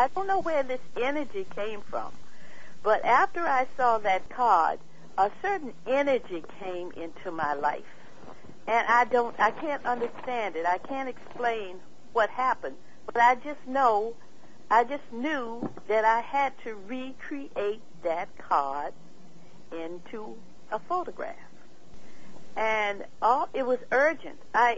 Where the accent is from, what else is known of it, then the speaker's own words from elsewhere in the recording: Virginia, United States; now in Massachusetts, United States; Yeah, I'm from Virginia, but I've lived up here for 20 years